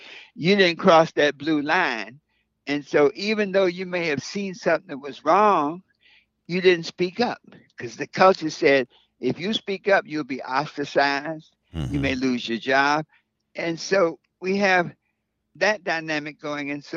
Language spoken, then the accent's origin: English; the South, United States; Now, I grew up in the South, and I remember on the corner, a white guy owned a store, grocery store.